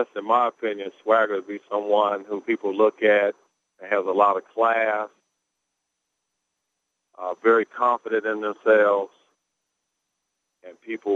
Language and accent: English; Chicago, Illinois, United States; also born or lived in Memphis; for me is because I am from Chicago and I lived in Memphis, a lot of my friends who were playing in the NBA